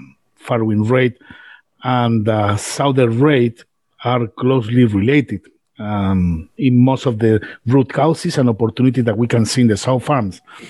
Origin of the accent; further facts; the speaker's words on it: Spain